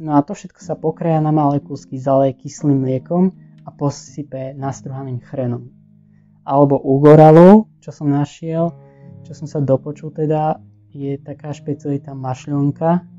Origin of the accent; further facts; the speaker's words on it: eastern Slovakia, Slovakia; tak napríklad tu u nás na východe máme taký kysnutý koláč s tvarohom a hrozinkami